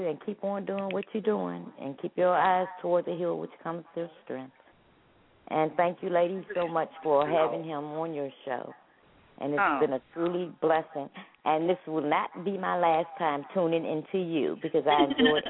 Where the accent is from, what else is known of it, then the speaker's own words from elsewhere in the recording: Washington, District of Columbia, United States; Excuse me, ma'am. I'm from Washington, D.C., thank you.